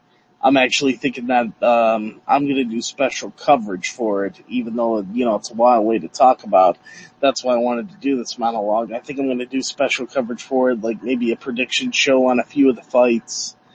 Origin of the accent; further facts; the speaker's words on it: Cleveland, Ohio, United States; I'm going to get to witness this fight in my hometown of Cleveland, Ohio.